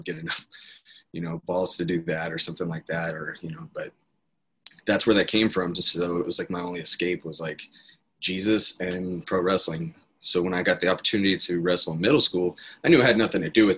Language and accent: English; Apache Junction, Arizona, United States; I grew up in Apache Junction, Arizona.